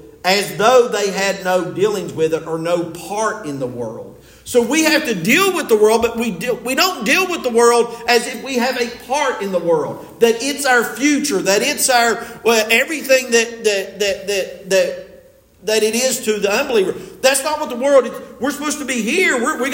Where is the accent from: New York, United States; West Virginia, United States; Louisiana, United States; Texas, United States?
West Virginia, United States; Delbarton; from Delbarton